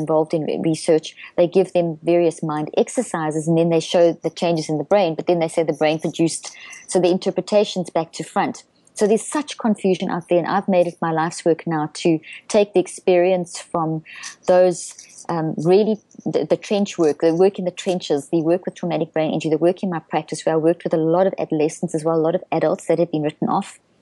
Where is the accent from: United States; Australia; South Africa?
South Africa; accent: South African; So I come out of South Africa, which you've probably guessed from my accent.